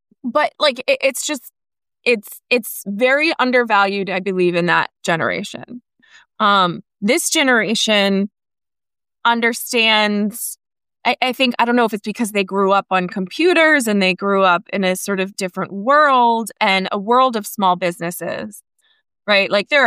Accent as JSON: {"language": "English", "region": "New England", "country": "United States", "accent": "New England", "said": "There's my New England accent coming out."}